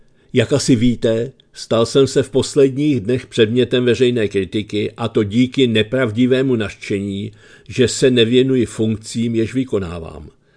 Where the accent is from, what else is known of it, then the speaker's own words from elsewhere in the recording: Brno, South Moravian Region, Czechia; Zůstávám na kraji, to je moje hlavní pracovní náplň a v Jundrově, odkud pocházím, chci i nadále pokračovat v práci pro městskou část.